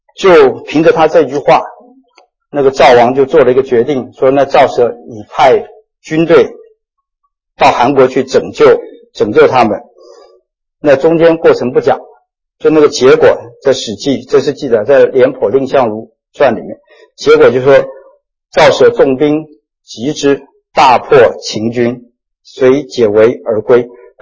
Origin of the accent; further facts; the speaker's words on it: China; 我们中国人5000年的历史比较明哲保身